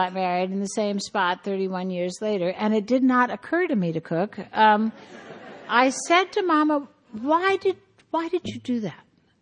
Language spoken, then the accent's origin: English; the South, United States; oh, no, I'm from the South. I'm always cold.